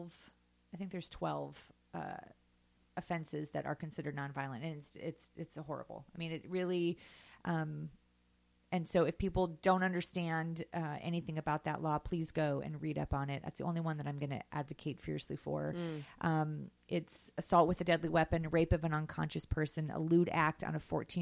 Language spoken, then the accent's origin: English; California, United States; But now as a Californian, it's time to start paying attention to, our local campaigns. And we have a lot of people, running for different positions here in California.